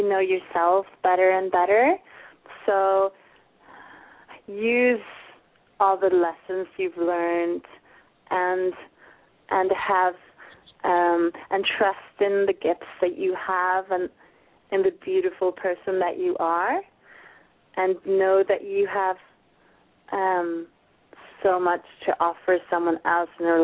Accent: Sweden; English is a second language; It's a great excuse for me to go back to my home country.

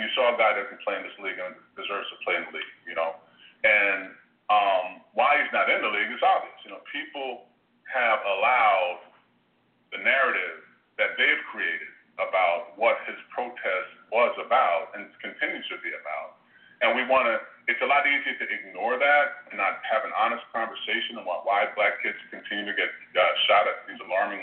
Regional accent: United States; I'm allowed to sit because I am an American.

